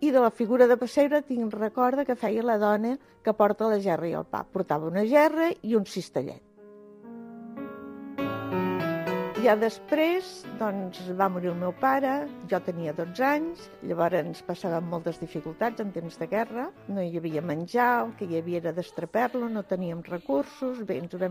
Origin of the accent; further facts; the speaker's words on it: Barcelona, Catalonia, Spain; now in El Masnou, Spain; soc de Barcelona, soc del Poble Sec, tinc 81 anys actualment, aquest any em faré el 82, soc filla d'una humil família de tres germans i ara ja fa 35 anys que visc al Masnou.